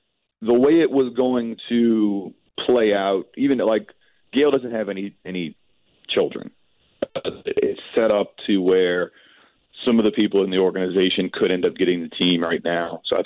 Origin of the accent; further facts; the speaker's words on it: New Orleans, Louisiana, United States; I'm from New Orleans. I've been here all my life.